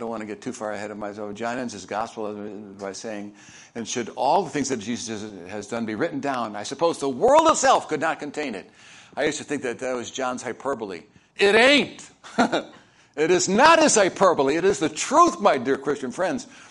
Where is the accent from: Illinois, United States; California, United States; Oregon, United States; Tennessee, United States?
Illinois, United States; Chicago; Aurelio's Pizza is from Chicago. I'm from Chicago, and so it's got my favorite.